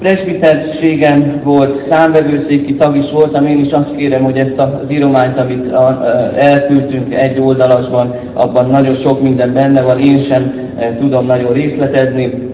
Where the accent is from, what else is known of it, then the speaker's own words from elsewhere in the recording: Pilis, Pest, Hungary; Pilisen növekedtem, nevelkedtem